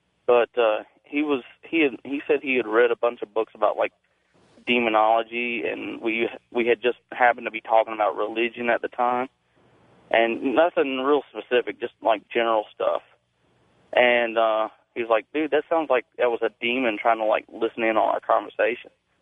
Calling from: Concord, North Carolina, United States; I'm calling from Concord, North Carolina.

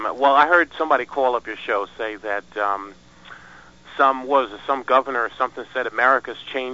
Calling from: New York, United States; I'm calling from New York State again.

